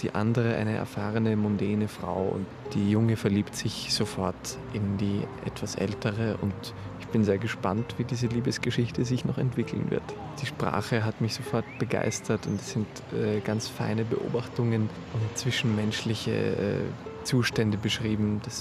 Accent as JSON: {"language": "German", "region": "Vienna", "country": "Austria", "said": "Ich bin aus Wien und gerade in Frankfurt zu Besuch."}